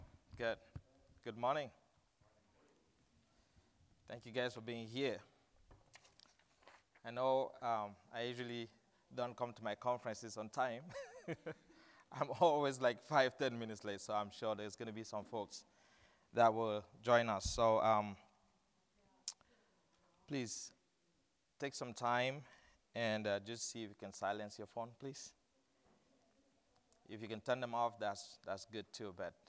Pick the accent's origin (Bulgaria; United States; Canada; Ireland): United States; Buffalo, Minnesota; I come from Buffalo, Minnesota, and I have 5 beautiful kids, my beautiful wife, Janet, 4 boys, and my princess there in the middle.